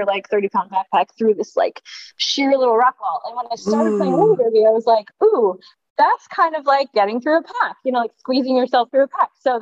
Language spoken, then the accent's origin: English; Ottawa, Illinois, United States; also born or lived in California, United States; I moved back to Illinois from California. I grew up here in Illinois in a small town called Ottawa in the Illinois Valley.